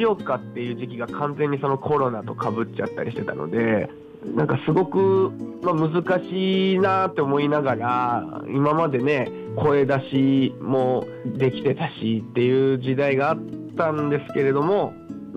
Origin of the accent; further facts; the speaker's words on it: Shizuoka, Japan; moved away as an adult; now in Aichi, Japan; まあ、僕もともと静岡県出身なんですけれども、で大学行くのをきっかけに、まあ、愛知に来まして